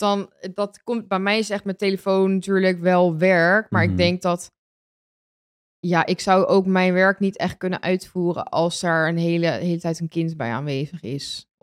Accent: Pijnakker, South Holland, Netherlands; En vroeger waren die speeltuinen ook bijvoorbeeld bij ons in Pijnakker. Nou, dat was helemaal vol met kinderen altijd. Dan was je hele dag aan het spelen, gewoon buiten aan het ravotten.

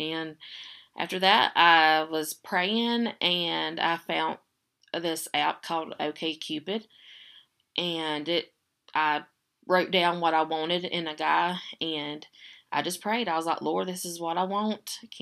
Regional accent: Pickens, South Carolina, United States; now in Taylors, United States; I'm 30, and I'm originally from Pickens, South Carolina, but I live in Taylor's

